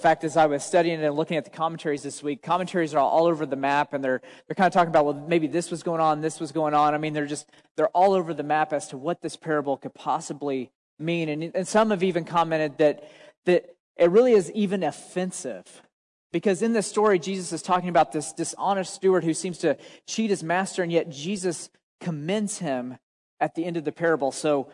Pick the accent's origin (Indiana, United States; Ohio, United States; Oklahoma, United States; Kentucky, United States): Oklahoma, United States; So growing up in Oklahoma, one of the things I was looking forward to in becoming a high school student